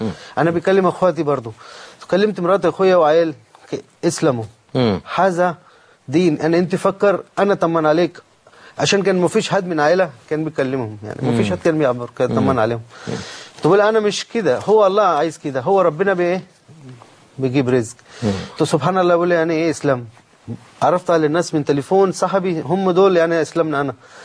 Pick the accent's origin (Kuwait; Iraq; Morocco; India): India; Arabic is a second language; now in Egypt; أنا أعيش هنا عشان كده أنا لازم أنا أشكرهم. لا يعني أنا فعلا شفته يعني أنا من هند لكن أنا لا بحب هند أكتر من مصر.